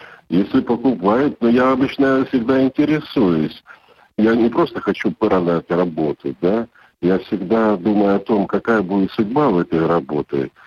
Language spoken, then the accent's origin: Russian; Grodno, Grodno Region, Belarus; born there; Вот, скажем, я родился в Гродно.